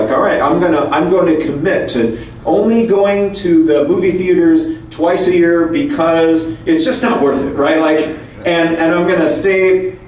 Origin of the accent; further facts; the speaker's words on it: Los Angeles, California, United States; born there; now in Boston, United States; So, I was born in Los Angeles in 1972. My parents were Japanese Americans.